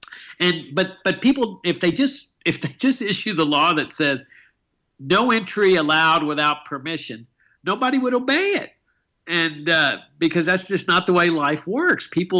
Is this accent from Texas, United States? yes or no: yes; Laredo, Texas, United States; As you know, I grew up down there. I grew up in Laredo. I saw this police state firsthand. I mean, I grew up on a farm on the Rio Grande.